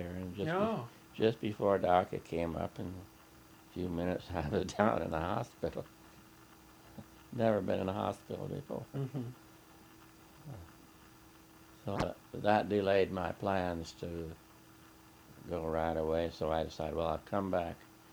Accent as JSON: {"language": "English", "town": "Perrysburg", "region": "Ohio", "country": "United States", "tie": "born or raised there", "said": "it was just like the town I grew up in Perrysburg, Ohio. It was set out the same way, the trees and sidewalk and the frame houses."}